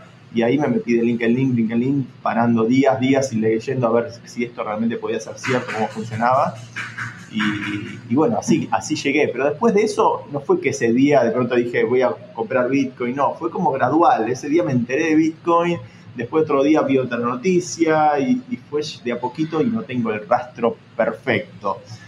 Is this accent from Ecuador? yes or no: no; Argentina; viniendo sobre todo de un país como Argentina, que siempre fue muy, tuvo muy reprimido las libertades financieras y el libre movimiento de capitales